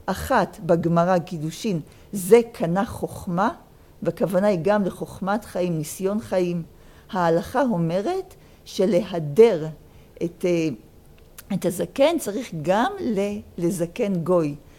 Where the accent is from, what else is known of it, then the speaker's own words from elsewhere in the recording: Jerusalem, Jerusalem District, Israel; לי בתור ירושלמית, הפסוק הזה נותן מוטיבציה להזדקן